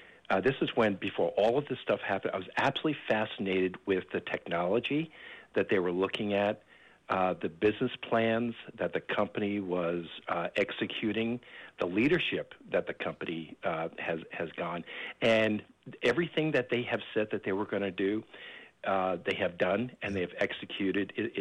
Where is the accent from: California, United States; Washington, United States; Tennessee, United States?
Washington, United States; Renton; I'm from Renton, Washington.